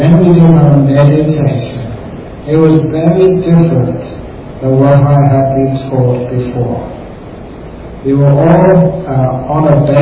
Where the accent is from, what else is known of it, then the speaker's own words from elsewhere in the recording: England, United Kingdom; there's a young man growing up in England. I was a Buddhist when I was only 16, and it was very hard to find places where you could meditate.